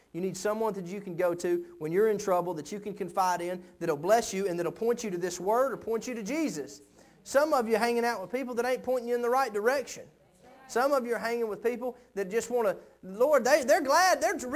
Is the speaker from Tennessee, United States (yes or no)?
yes; Tennessee, United States; He's African American, I'm white. He's from Georgia, I'm from Tennessee.